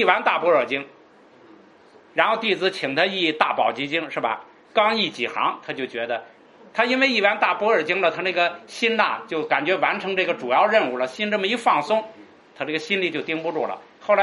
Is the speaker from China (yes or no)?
yes; China; 你看四个，我们中国人呢喜欢四个，四六句是吧